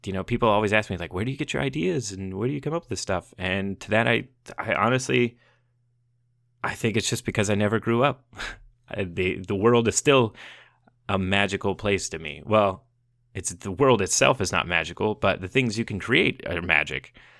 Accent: Midwest, United States; Growing up in the Midwest, I had a lot of time to just dive in to find the weird things that called to me.

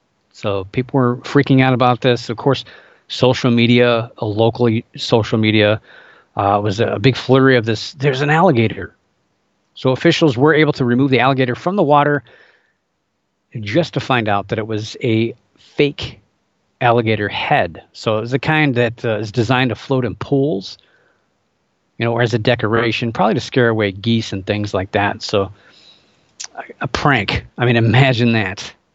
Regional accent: Ohio, United States; including my home state of Ohio. We had one.

